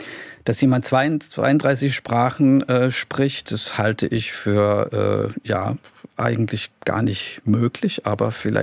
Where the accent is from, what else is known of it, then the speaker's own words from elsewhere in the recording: Karlsruhe, Baden-Württemberg, Germany; also born or lived in Ohio, United States; Ja, ich bin in Karlsruhe aufgewachsen. Ich war während der Gymnasialzeit ein Jahr in den USA als Austauschschüler.